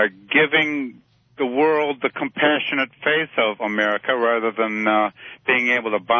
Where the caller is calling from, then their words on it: Michigan, United States; from Michigan.